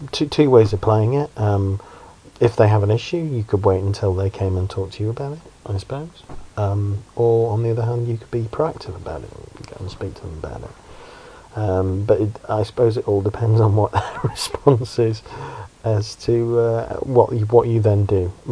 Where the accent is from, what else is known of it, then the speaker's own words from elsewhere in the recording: the north of England, United Kingdom; now in Oxford, United Kingdom; because I'm from Oxford, originally from the north, but living in Oxford.